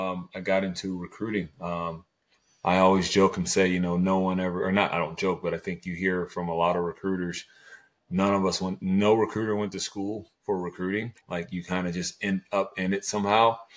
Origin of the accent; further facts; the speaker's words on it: Dayton, Ohio, United States; now in Cincinnati, United States; So my story, I'm originally from Dayton, Ohio. I currently live in Cincinnati now. I've been in Cincinnati for 20 years.